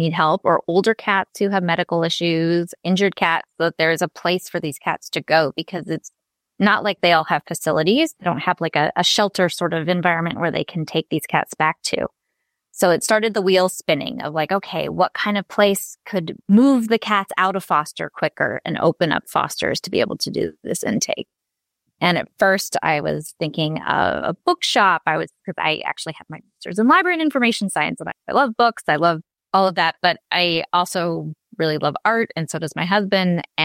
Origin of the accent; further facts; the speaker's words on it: Long Beach, California, United States; When we moved back to my hometown of Long Beach, I wanted our next chapter to really give back to the community.